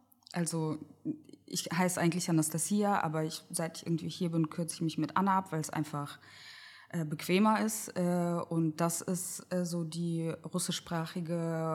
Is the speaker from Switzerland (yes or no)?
no; Kazakhstan; now in Germany; ich komme aus Kasachstan ursprünglich und wir sind als eine Selbstversorgerfamilie aufgewachsen, auf so dem tiefsten Dorf, ohne fließend Wasser.